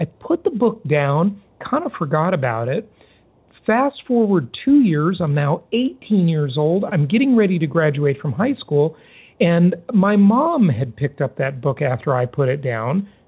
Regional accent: Los Angeles, California, United States; Basically, I grew up in Los Angeles, California. I grew up kind of poor, you know, didn't have much money, didn't have much access to resources.

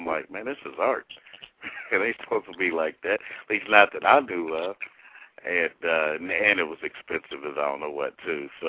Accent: Columbus, Ohio, United States; I'm from Columbus, Ohio, 45 years old, been here for quite a while.

